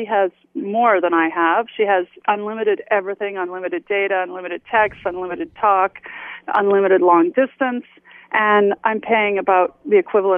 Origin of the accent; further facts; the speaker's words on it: Canada; We're just accepting this as Canadian consumers.